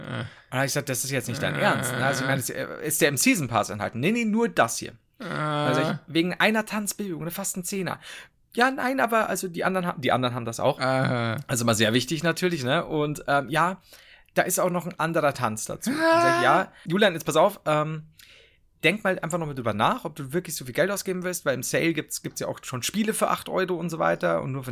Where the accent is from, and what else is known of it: Regensburg, Bavaria, Germany